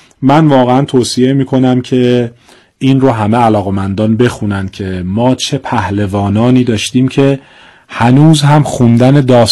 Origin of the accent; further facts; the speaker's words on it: Tehran, Tehran Province, Iran; به جهتی که بچه تهران هستم، مسائل تاریخ تهران برام خیلی جذابه